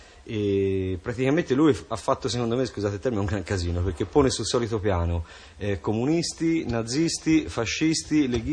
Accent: Calenzano, Tuscany, Italy; Sono legato al territorio perché sono di Calenziano.

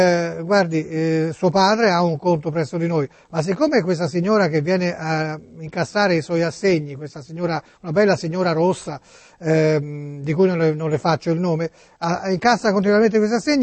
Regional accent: Tuscany, Italy; Io sono toscano, ma ci abito in questa città e ci lavoro, ha capito?

